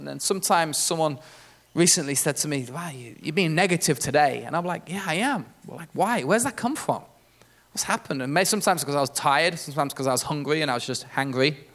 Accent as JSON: {"language": "English", "town": "Leicester", "region": "East Midlands", "country": "United Kingdom", "tie": "born or raised there", "said": "when I was a little kid growing up in Leicester"}